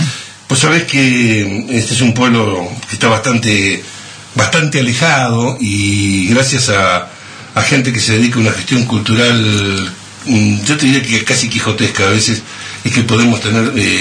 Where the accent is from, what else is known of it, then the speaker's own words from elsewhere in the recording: Argentina; como argentino lo percibe.